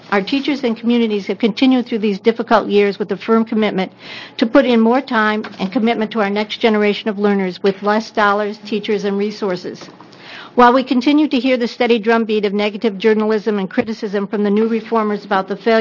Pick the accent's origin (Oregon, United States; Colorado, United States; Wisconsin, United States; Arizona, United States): Oregon, United States; Gales Creek; And I'm from Gales Creek